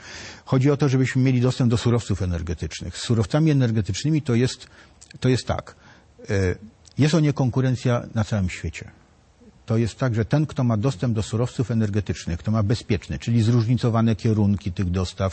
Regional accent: Warsaw, Masovian Voivodeship, Poland; ale ja jestem z Warszawy. Ja jestem warszawiakiem.

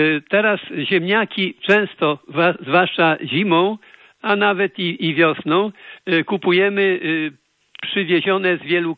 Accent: Mońki, Podlaskie Voivodeship, Poland; ja akurat jestem z Moniek.

